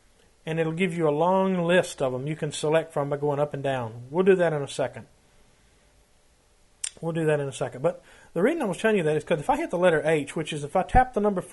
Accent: Gadsden, Alabama, United States; I live in Gadsden, my hometown.

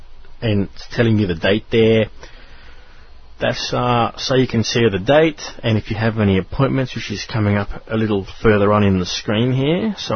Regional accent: Sydney, New South Wales, Australia; from Sydney, Australia

